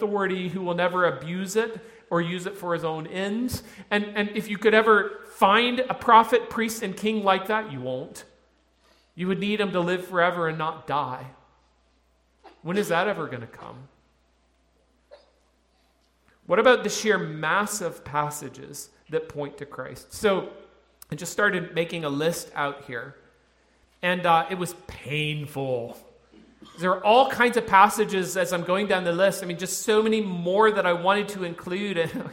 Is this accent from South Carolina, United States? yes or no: yes; South Carolina, United States; I grew up in South Carolina, and we would get like this much snow for about 5 minutes every year